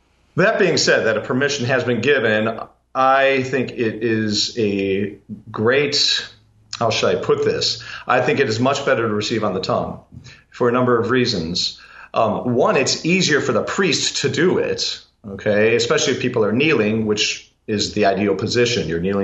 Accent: Cleveland, Ohio, United States; In fact, that was the order I grew up in back in Cleveland, Ohio.

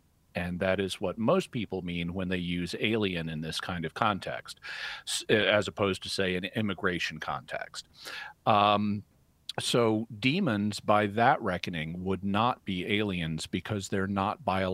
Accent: United States; So in England, I would be an alien because I'm from America.

